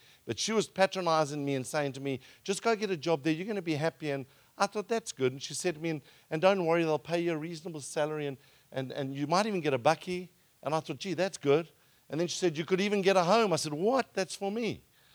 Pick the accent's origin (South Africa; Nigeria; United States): South Africa; I'm from South Africa, I'm 53